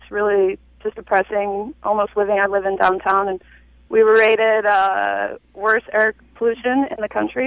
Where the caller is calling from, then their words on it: Salt Lake City, Utah, United States; Hey, you guys. I am actually visiting from Utah.